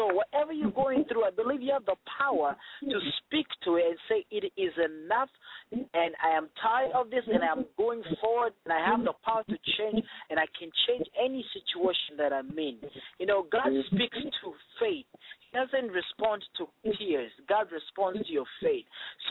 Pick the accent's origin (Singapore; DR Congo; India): DR Congo; now in Houston, United States; Well, I'm originally from Congo, Central Africa, and I'm calling from Houston